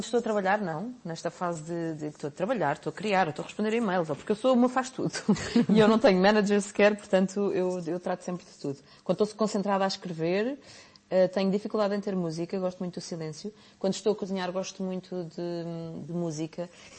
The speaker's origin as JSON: {"language": "Portuguese", "country": "Portugal", "said": "Adoramos pão, nós somos portugueses, adoramos pão"}